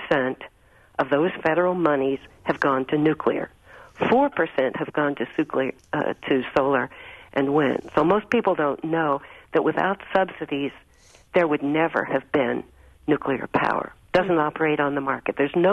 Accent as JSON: {"language": "English", "town": "Chicago", "region": "Illinois", "country": "United States", "said": "Moreover, as a Chicagoan, you should be concerned"}